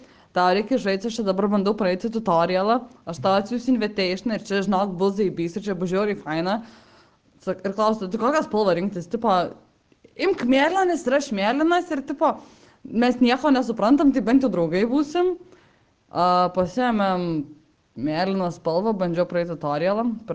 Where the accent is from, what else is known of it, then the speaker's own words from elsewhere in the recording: Vilnius, Vilnius County, Lithuania; žmogus iš Kauno, aš iš Vilniaus